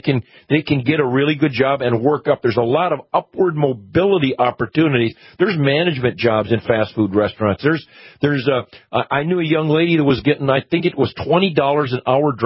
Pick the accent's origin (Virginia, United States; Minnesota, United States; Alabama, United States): Minnesota, United States; And then I have noticed in growing up in Minnesota that North Dakota was regarded as stepchildren.